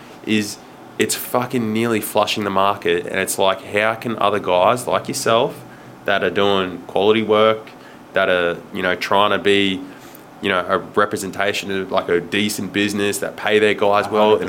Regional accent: Sydney, New South Wales, Australia; We used to work a lot down in Sydney. I grew up down in Sydney.

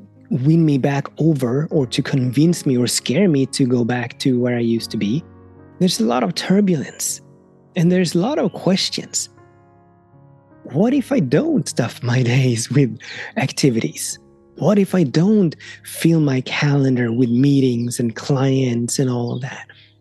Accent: Sweden; I'm from Sweden and we just happen to have currently the world's greatest pole jumper.

